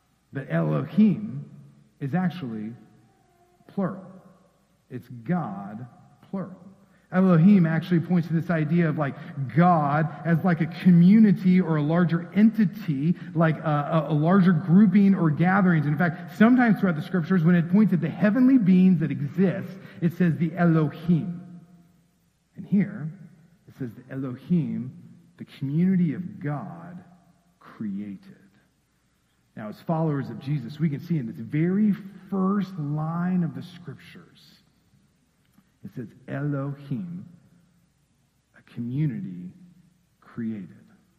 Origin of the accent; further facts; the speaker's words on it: Missouri, United States; Now, I'm from Missouri, and the great river that we have in Missouri is the Missouri River.